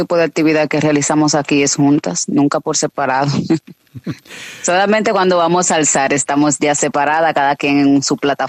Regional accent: Santo Domingo, National District, Dominican Republic; born there; yo nací en Santo Domingo

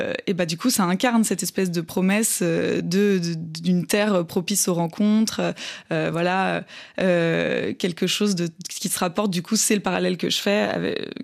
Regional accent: Auvergne-Rhône-Alpes, France; Moi, je viens pas de la ville, j'ai grandi en Haute-Savoie

